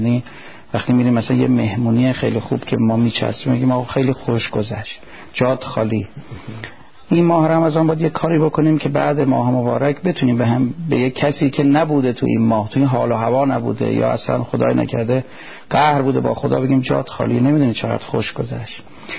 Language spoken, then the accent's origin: Persian; Iran; ویژه ما ایرانیام نیست